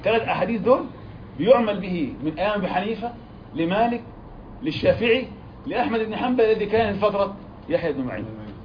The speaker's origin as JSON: {"language": "Arabic", "country": "Egypt", "said": "وبعض البلدان عندنا في مصر تعمله بالأرز."}